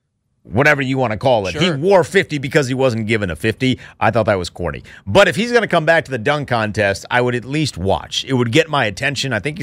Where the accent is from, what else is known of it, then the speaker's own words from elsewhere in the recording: United States; It was genuinely, as an American, the most hilarious thing that I have seen.